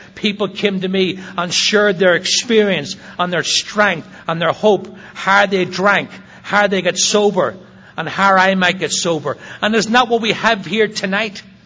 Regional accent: Northern Ireland, United Kingdom; I was growing up in Northern Ireland. It was the height of the troubles over there, the war that was going on.

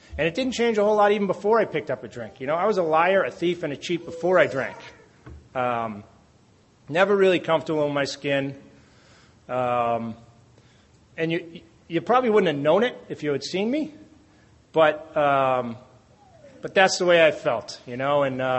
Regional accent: Boston, Massachusetts, United States; I was living in Boston, you know, I was from Boston

